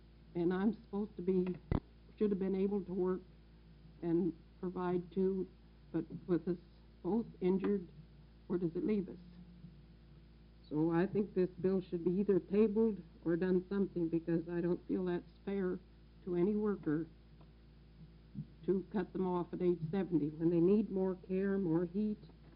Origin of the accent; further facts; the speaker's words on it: Portland, United States; I'm from Portland.